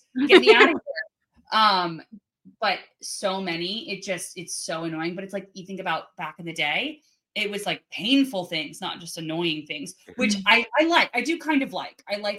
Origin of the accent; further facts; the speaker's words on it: Florida, United States; I grew up in Florida.